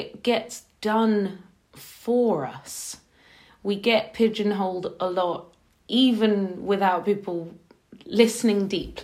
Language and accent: English; London, United Kingdom; I'm from South London.